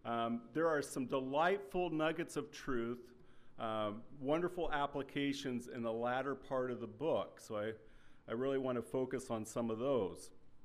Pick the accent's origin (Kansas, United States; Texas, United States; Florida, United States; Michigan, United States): Kansas, United States; Ottawa; But Ottawa, Kansas is a town of about 13,000 people, about an hour southwest of Kansas City. So that gives you a little idea where I'm from.